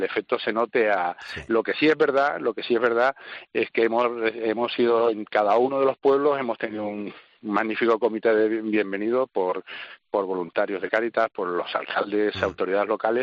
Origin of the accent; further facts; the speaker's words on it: Spain; nosotros somos españoles y servimos a los españoles